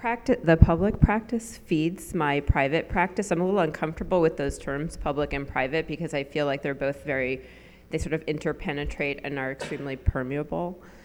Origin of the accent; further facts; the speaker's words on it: New York City, New York, United States; now in San Francisco, United States; I've been living in San Francisco. I'm going to copy your form. Since 1994. Prior to that, I grew up and lived in New York City.